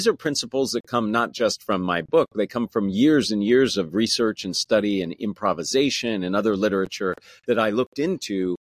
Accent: California, United States; So I'm a California boy, born and raised in the Bay Area, and very fortunate to teach there now, teaching at Stanford.

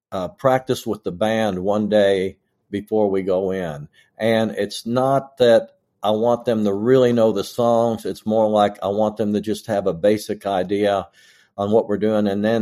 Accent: Kentucky, United States; You know, I was so lucky growing up in Kentucky. FM radio didn't get there till like the mid-70s or something.

